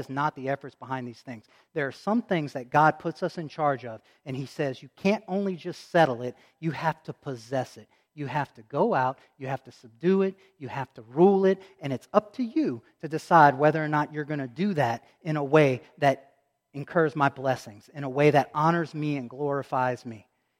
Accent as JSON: {"language": "English", "town": "Patterson", "region": "Louisiana", "country": "United States", "tie": "born or raised there", "said": "I grew up in Patterson, Louisiana. In Patterson, Louisiana, when I was growing up, there were one or two sightings that I remember in the newspaper of black bears."}